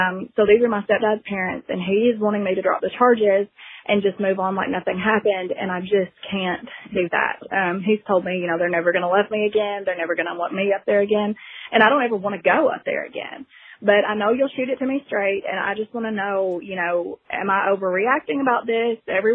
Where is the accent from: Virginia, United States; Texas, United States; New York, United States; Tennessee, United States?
Tennessee, United States; Murfreesboro; I'm from Murfreesboro, Tennessee.